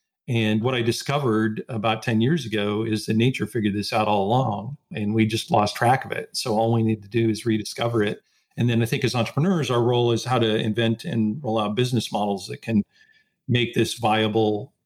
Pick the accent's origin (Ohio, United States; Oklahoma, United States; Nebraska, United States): Nebraska, United States; also born or lived in Iowa; But now, I mean, I grew up in Nebraska. I went to school in Iowa.